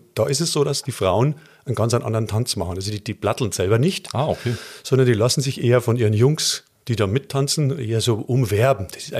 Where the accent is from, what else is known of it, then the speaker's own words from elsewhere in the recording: Bavaria, Germany; Ich bin zwar aus Oberbayern